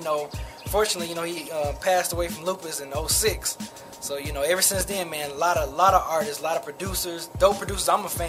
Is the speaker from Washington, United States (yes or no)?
no; Detroit, Michigan, United States; And he hails from my hometown, Detroit, Michigan.